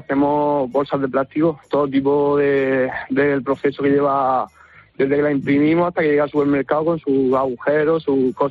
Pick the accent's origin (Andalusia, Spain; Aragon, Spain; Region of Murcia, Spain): Region of Murcia, Spain; Cieza; Sí, yo soy de Cieza, sí.